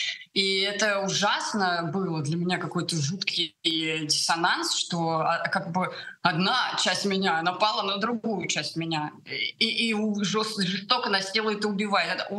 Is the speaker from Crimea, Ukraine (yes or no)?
no; Odesa Oblast, Ukraine; каждое лето я выросла на Черном море в Украине, в Одесской области. И, ну, как бы для меня это родная тоже страна.